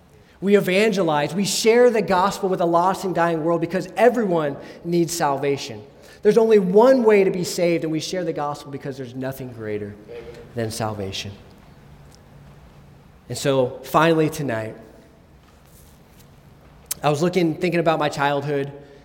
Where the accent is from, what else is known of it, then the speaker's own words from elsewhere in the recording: Ohio, United States; I grew up in Northeast Ohio, as many of you know, and so I was only an hour from Cleveland, so the Cleveland Browns were the hometown team.